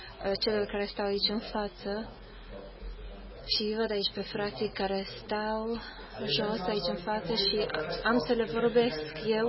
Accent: Ludwigshafen, Rhineland-Palatinate, Germany; now in Canada; Provin din adunarea din Ludwigshafen, din Germania. Acolo am crescut. Anul trecut m-am mutat în Canada

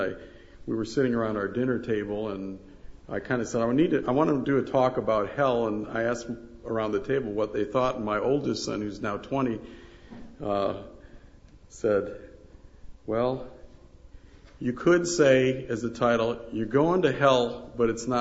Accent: Florida, United States; I'm from Florida, so I'm about as far south as you can get in the States.

